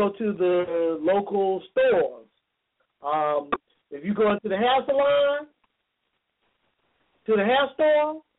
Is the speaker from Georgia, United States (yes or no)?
yes; Gresham Park, Georgia, United States; Now, if you look at like where I grew up in Gresham Park, there's a lot of Latinos over there right now.